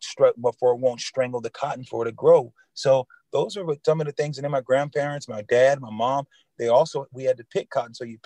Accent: Lemoore, California, United States; The big L town, Lemoore, California, where I'm from. So if you look at California, you guys know how long it is, you know, one of the longest states to travel to. California, we're in the Central Valley, so we're dead smack

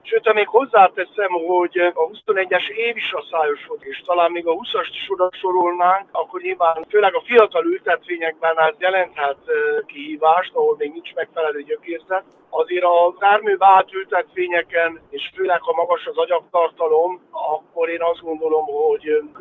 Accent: Balatonboglár, Somogy, Hungary; mert én ugye Bogláron születtem, és visszaemlékszem gyerekként

